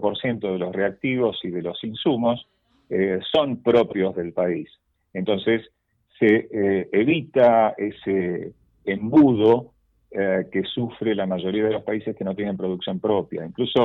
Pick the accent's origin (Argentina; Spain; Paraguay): Argentina; Así que realmente es un orgullo, no solo personal, sino como argentino.